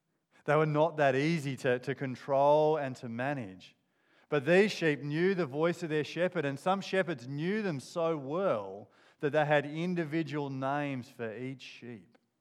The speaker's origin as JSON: {"language": "English", "town": "Kangaroo Island", "region": "South Australia", "country": "Australia", "tie": "born or raised there", "said": "So I grew up on Kangaroo Island on a farm with 7,000 sheep."}